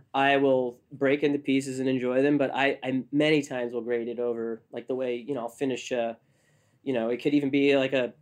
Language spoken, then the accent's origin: English; Northeast, United States; I'm from the Northeast.